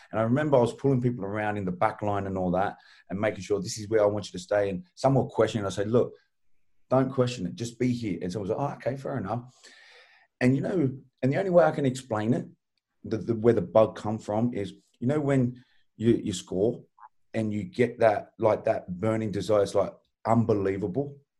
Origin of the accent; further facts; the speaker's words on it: Wales, United Kingdom; And I was from Wales.